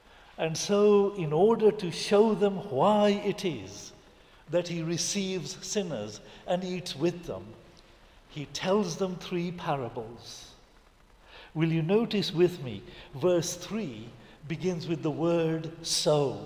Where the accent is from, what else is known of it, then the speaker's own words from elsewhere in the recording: Kenya; Hey, look, I come from Kenya.